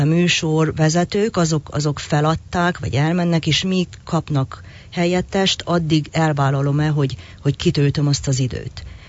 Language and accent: Hungarian; Transylvania, Romania; now in Hungary; én akkor jöttem, mi 80-ban jöttünk Erdélyből, tehát én nem ismertem, nem itt születtem